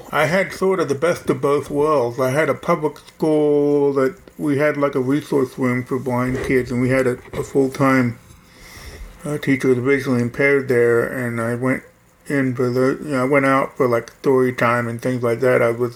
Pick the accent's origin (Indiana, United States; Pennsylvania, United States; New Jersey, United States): Pennsylvania, United States; Carlisle; So I was born in Carlisle and then immediately transferred to a bigger hospital. But I grew up in Carlisle, Pennsylvania, a small town.